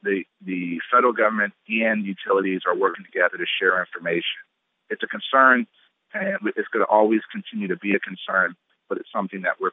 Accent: San Antonio, Texas, United States; I'm from San Antonio. We have CPS Energy there.

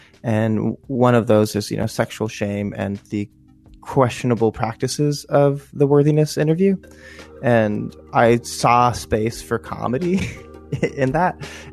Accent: Chicago, Illinois, United States; I grew up Mormon in Chicago, Illinois, and eventually went out to Brigham Young University

